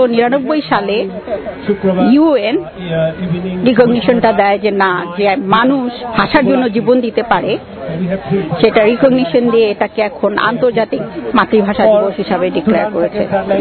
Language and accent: English; Goa, India; born there; first language Portuguese; English is a second language; Oh, I speak Portuguese, which is my mother tongue, because I was born in a Portuguese colony in India. But I also speak Konkani, which is my mother tongue, also, because it's a language of my birth, you see.